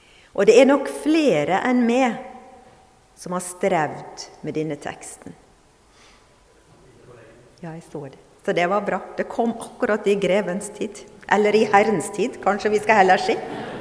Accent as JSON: {"language": "Norwegian", "town": "Fredrikstad", "region": "Østfold", "country": "Norway", "accent": "Østfold dialect", "said": "Jeg kommer fra Sissignong i Fredrikstad, pleier å si. Hører ikke dere det på dialekten?"}